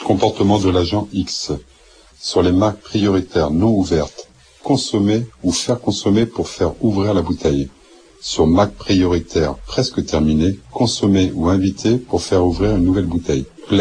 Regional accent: L'Haÿ-les-Roses, Île-de-France, France; born or raised there

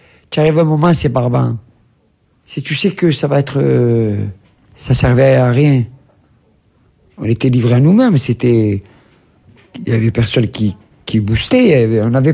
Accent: France; born there; Je suis né en France, je suis français.

